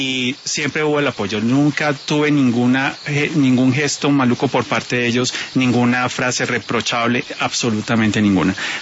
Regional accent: Bucaramanga, Santander, Colombia; Yo soy de Bucaramanga y allá crecí.

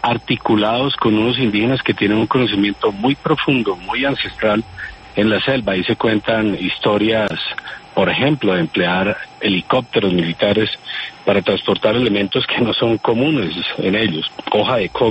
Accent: Colombia

